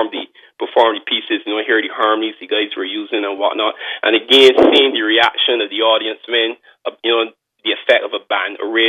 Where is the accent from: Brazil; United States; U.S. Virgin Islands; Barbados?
Barbados; Saint Philip; I grew up in St. Philip in the country, and we were almost surrounded by cane fields when I was, when I was growing up.